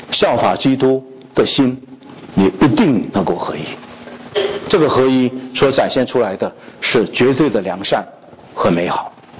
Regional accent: China; 那我们中国人说群众的眼睛都是亮的

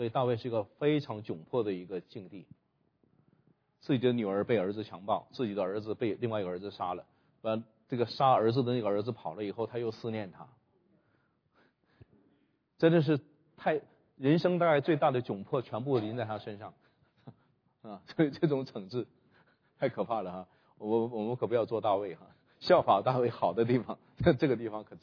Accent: China

